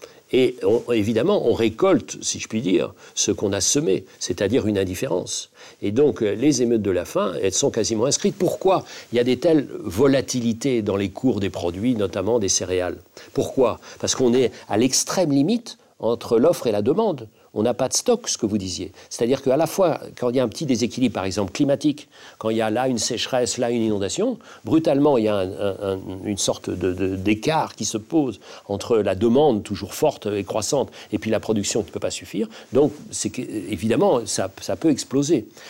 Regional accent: Dunkirk, Hauts-de-France, France; Écoutez, je viens de Dunkerque. À Dunkerque, je vois que seulement 45% des habitants utilisent pour boire l'eau du robinet.

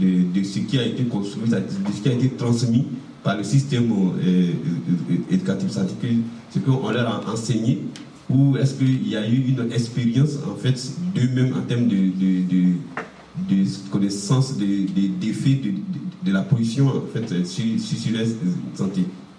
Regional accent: Côte d’Ivoire; Et je viens de la Côte d'Ivoire.

